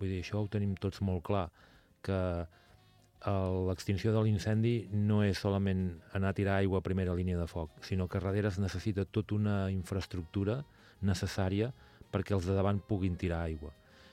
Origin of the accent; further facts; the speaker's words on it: Sant Sadurní d'Anoia, Catalonia, Spain; jo estic molt content perquè jo sóc de Sant Sadurní